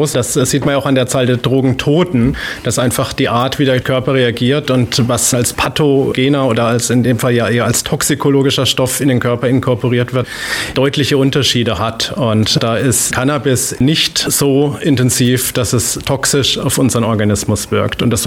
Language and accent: German; Bavaria, Germany; Ich bin selber in Bayern groß geworden, wo das Ganze sehr stark gelebt wird, die Prohibition.